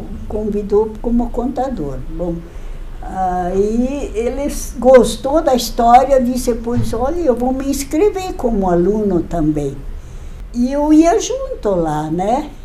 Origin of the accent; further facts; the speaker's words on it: Porto União, Santa Catarina, Brazil; also born or lived in Canoinhas; nasci em Canoinhas, vim para Porto União em 1950.